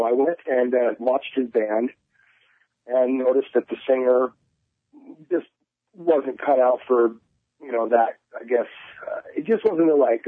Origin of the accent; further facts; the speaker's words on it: Fife, Washington, United States; Actually, I grew up in Fife.